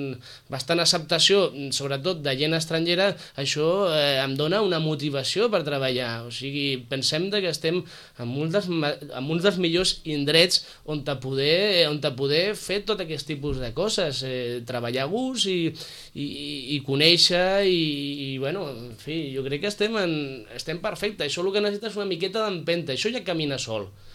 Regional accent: Sitges, Catalonia, Spain; som gent d'aquí de Sitges de tota la vida

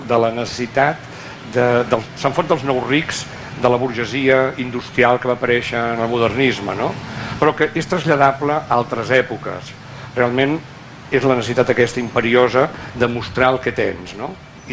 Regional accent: Sitges, Catalonia, Spain; som de Sitges

